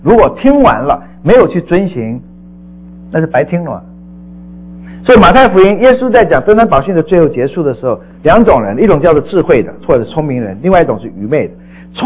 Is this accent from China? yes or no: no; Taiwan; born there; 我是从台湾出生的，台湾的